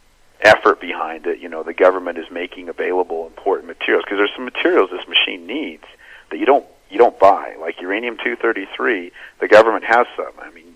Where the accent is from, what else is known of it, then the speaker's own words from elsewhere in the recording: the West, United States; I'm from the West originally, and I always wondered when I was younger, why didn't we have nuclear reactors in the West?